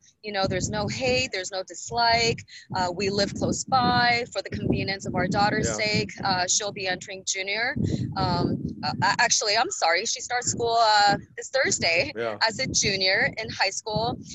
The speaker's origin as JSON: {"language": "English", "region": "California", "country": "United States", "tie": "born or raised there", "said": "I was raised in the Bay Area, which is a little bit north of where you are."}